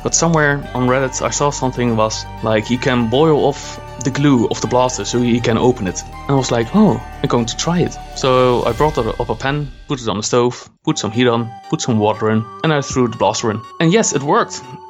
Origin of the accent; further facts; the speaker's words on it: Netherlands; from the Netherlands, and here's my story.